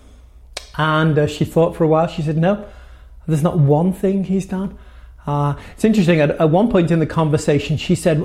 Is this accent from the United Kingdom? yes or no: yes; United Kingdom; And I have to say this as a Brit, some of you Brits will know what I mean here.